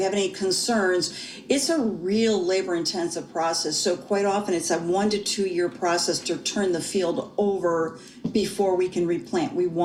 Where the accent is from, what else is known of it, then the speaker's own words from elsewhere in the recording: Michigan, United States; Michigan, that's my home state. We call it the flat land, but we still like those hills and valleys.